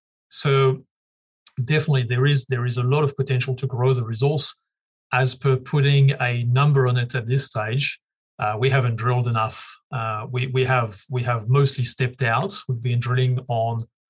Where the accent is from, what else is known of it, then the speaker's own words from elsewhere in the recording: France; I mean, not that it phases me being a native, being born and raised in France, but for most of my Australian colleagues, it can be a challenge.